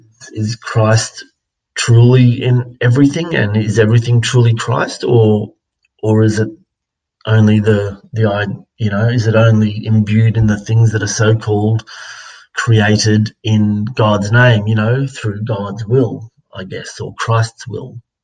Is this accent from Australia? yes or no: yes; Melbourne, Victoria, Australia; I'm from Melbourne, Australia.